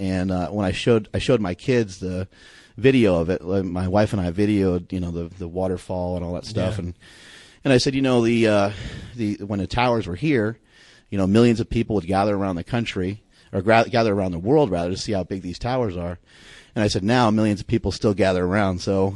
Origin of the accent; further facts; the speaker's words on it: New York, United States; Even though I'm from New York, I have not even been in New York City many times.